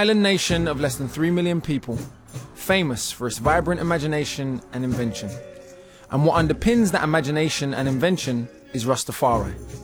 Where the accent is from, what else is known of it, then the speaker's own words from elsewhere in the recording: London, United Kingdom; born there; I was born in London, and my dad and all the elder men in my life pretty much were Rastas. I grew up surrounded by this culture